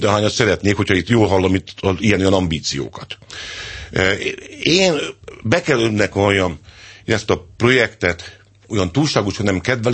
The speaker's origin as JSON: {"language": "Hungarian", "town": "Pápa", "region": "Veszprém County", "country": "Hungary", "tie": "born there", "said": "Pápán, az én szülővárosomban"}